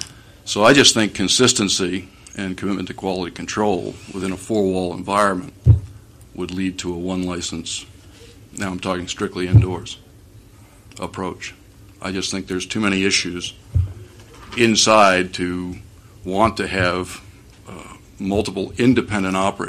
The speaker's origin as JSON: {"language": "English", "town": "Yarmouth", "region": "Maine", "country": "United States", "said": "I'm from Yarmouth, Maine. A retired businessman"}